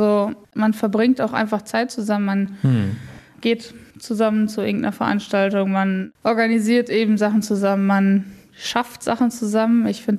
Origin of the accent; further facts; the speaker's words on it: Lower Saxony, Germany; Ich komme aus der Grafschaft Bentheim.